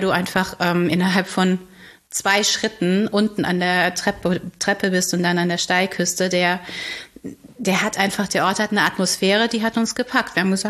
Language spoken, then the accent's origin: German; Heidelberg, Baden-Württemberg, Germany; Also ich bin in Heidelberg oder in der Nähe von Heidelberg zur Schule gegangen.